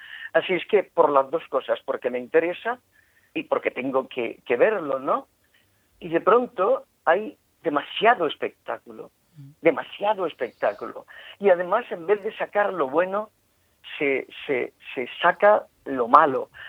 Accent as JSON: {"language": "Spanish", "town": "Guadix", "region": "Andalusia", "country": "Spain", "tie": "born or raised there", "said": "llevo escribiendo un libro mucho tiempo sobre mi pueblo, sobre Guadix."}